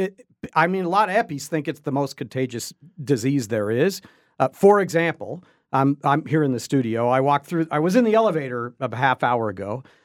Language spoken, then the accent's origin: English; Tucson, Arizona, United States; So I grew up in Tucson, and I actually was exposed to measles in 1961.